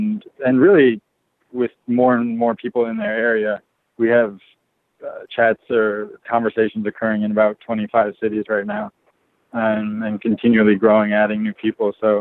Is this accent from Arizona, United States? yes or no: no; New York, United States; I just, as a New Yorker